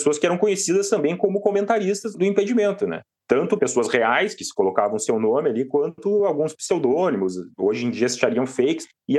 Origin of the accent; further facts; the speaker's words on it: Porto Alegre, Rio Grande do Sul, Brazil; now in Criciúma, Brazil; Eu sou de Porto Alegre, mas eu moro em Criciúma há 7 anos.